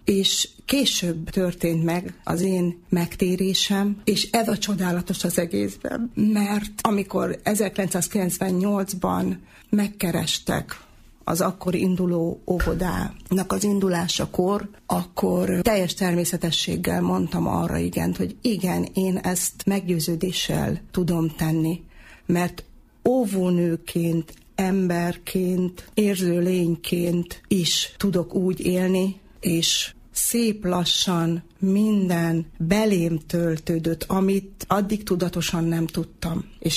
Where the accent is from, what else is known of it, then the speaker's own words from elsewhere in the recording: Várpalota, Veszprém County, Hungary; moved away as an adult; now in Debrecen, Hungary; De az óvónői hivatást Várpalotán kezdtem, tehát a szülővárosomban. Ott 2 évig dolgoztam, majd ugye az esküvő után költöztem Debrecenbe, és ennek már nagyon sok éve, mert tehát 87-ben költöztem Debrecenbe